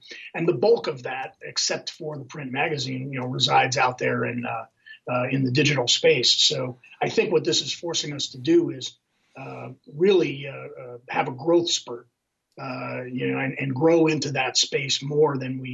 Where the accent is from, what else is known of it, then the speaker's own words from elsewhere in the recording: New York City, New York, United States; in some places like my hometown of New York City, the schools are essentially a distribution center for free meals for low income families